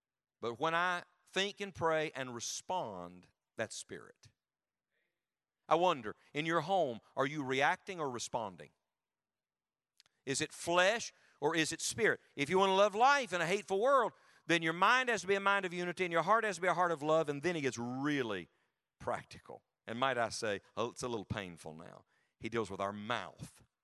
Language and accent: English; West Virginia, United States; She's from Michigan. I'm from West Virginia.